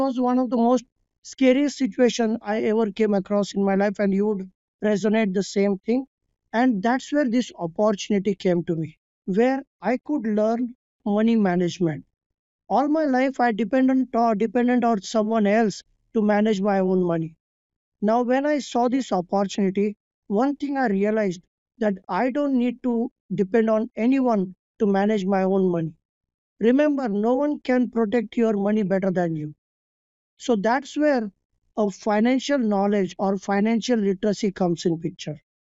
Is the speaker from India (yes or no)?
yes; India; moved away as an adult; now in United States; I come from India, and my parents, my dad is a doctor. My mother was a homemaker. I studied in India, and back in 2005, I came to America